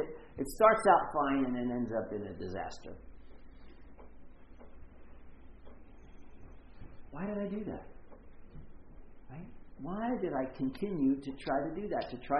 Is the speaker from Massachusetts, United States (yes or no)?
no; North Carolina, United States; Maybe it's just because I'm from North Carolina.